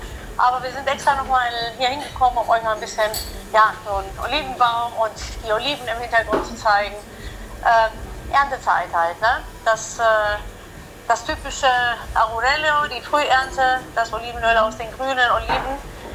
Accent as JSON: {"language": "German", "country": "Greece", "tie": "born or raised there", "said": "Also ich bin ja in Griechenland aufgewachsen, in einem kleinen Dorf."}